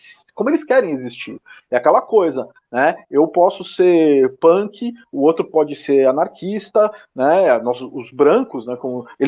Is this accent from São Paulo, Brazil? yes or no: yes; São Paulo, Brazil; Vim para a Zona Oeste faz pouco tempo, né? Mas passei a minha vida inteira no centro de São Paulo, ali na Bela Vista.